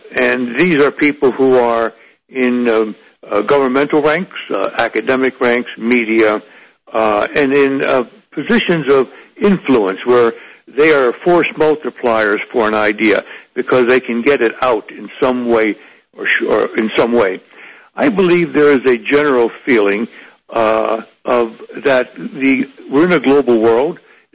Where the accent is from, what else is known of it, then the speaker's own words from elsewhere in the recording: United States; But I'm an American. I'm a very a patriotic American, I think.